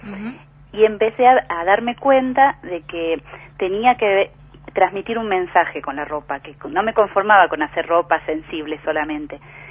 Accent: Buenos Aires, Argentina; born there; mis ancestros, que casualmente eran salteños, porque yo soy nacida en Buenos Aires en realidad, pero mi abuela es salteña

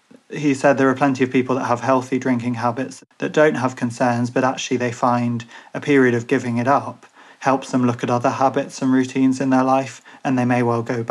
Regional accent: Ireland; Obviously, to a degree, you know, I very much have that with Irishness

